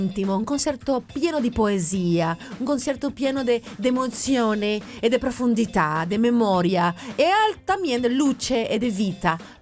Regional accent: Havana, Cuba; born there; Italian is a second language; Sono nata a Cuba, e Alamar è il quartiere di La Habana où sono nata.

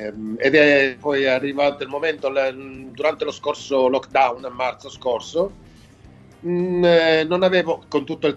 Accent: Syracuse, Sicily, Italy; born there; Sono nato a Siracusa

